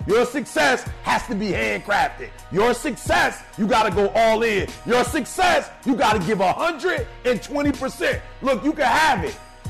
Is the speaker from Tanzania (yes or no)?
no; Detroit, Michigan, United States; I'm from Detroit. They make F-150s a dime a dozen, right?